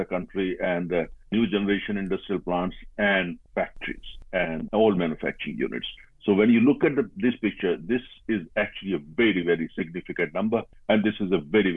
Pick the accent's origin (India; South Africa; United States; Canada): India; And of course, as an Indian, I feel very proud about it.